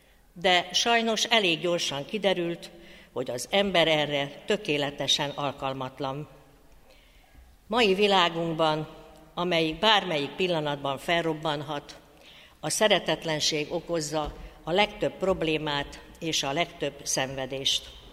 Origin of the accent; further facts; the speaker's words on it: Hungary; Hálás vagyok az Úrnak, és büszke is, hogy magyar vagyok, és ezen a gyönyörű nyelven beszélhetek